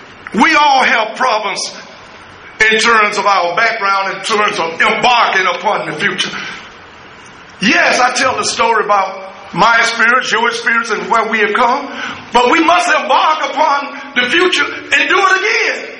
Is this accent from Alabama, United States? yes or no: yes; Tuscaloosa, Alabama, United States; It started in Alabama, and I'm from Alabama, Tuscaloosa, Alabama.